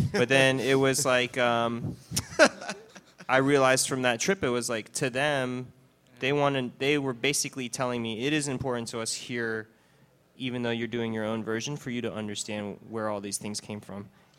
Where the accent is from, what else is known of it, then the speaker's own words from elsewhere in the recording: Taiwan; now in United States; I did an event in Taiwan and we had a press session like this, and I was so excited to be cooking in my home country, doing the food the way that we do it in America in my home country.